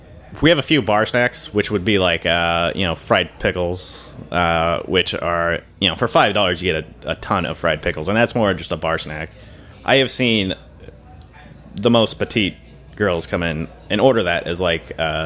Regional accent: California, United States; I'm from California

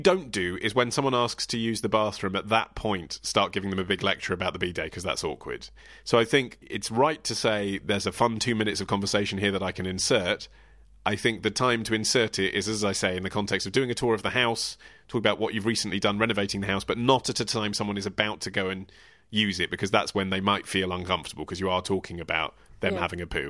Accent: United Kingdom; Okay, so obviously my instinct as a British man is don't mention this at all.

